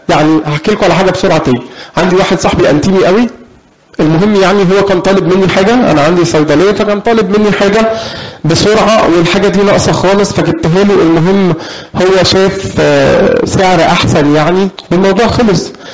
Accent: Egypt

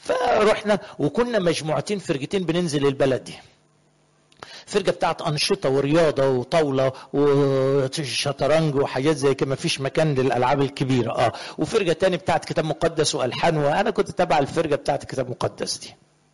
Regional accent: Upper Egypt, Egypt; عندنا في الصعيد يقول الرجل فجر مرته تموت

